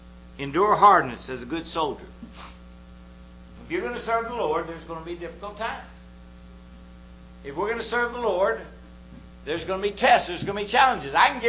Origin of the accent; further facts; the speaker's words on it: Texas, United States; You know, I'm from Texas.